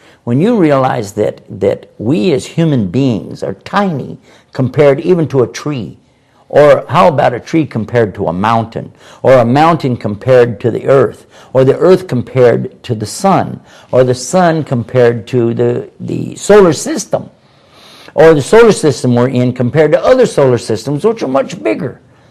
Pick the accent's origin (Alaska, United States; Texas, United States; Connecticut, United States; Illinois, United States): Texas, United States; I'm from Texas.